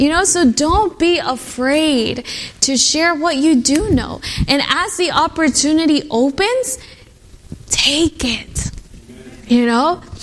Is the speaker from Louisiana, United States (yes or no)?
no; Louisville, Kentucky, United States; moved away as an adult; I go to this new college in Arkansas. I moved from Louisville, Kentucky.